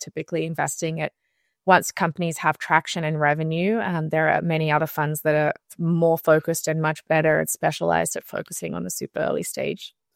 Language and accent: English; Australia; also born or lived in New York, United States; Yeah, so I grew up in Australia.